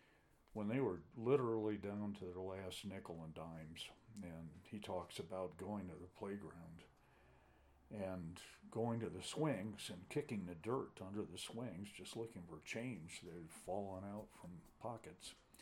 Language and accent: English; Cleveland Heights, Ohio, United States; born there; I can never remember whether I was born in Cleveland Heights, Ohio, or Shaker Heights, Ohio. I think we were living in Cleveland Heights, and next door is Shaker Heights.